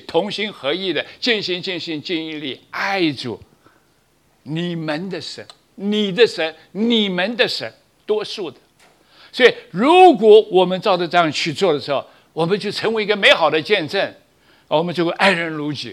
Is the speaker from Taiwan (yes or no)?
no; China; 我是古典的老古董中国人，我还在学习。虽然在欧洲待了快十年，在美国六年的那种熏陶